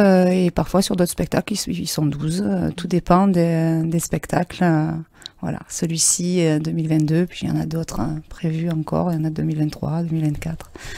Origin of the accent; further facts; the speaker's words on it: Auriol, Provence-Alpes-Côte d'Azur, France; Alors non, moi je suis sur Saint-Zacharie, je suis située à Saint-Zacharie, même si je ne suis pas native d'Auriol, mais j'ai grandi à Auriol.